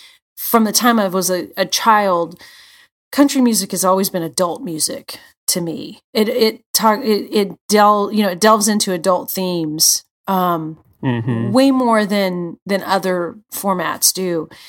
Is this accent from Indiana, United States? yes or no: no; Washington, United States; now in Nashville, United States; I'm from Washington State, so not Southern, though I've lived in Nashville for half of my life.